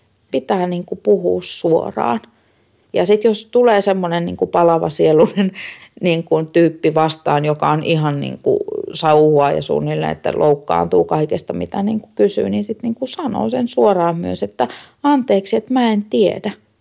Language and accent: Finnish; Kaamanen, Lapland, Finland; ja mä oon kotoisin Inarin kunnan pohjoispuolella olevasta pienen pienestä Kaamasen kylästä. Se on ihan tosi pieni kylä ja mun mummola on Syysjärvellä, joka on vielä siitä Kaamasen kylästä sellainen parikymmentä kilsaa pohjoiseen.